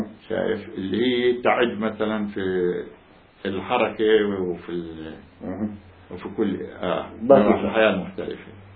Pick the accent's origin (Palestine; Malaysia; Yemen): Palestine; Jaffa; moved away; إحنا بعد افتراء طلعنا من يافا يعني